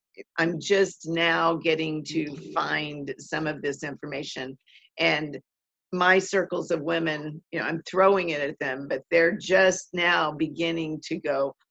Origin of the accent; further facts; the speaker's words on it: United States; I'm from the States and I do live in at the edge of the woods as well.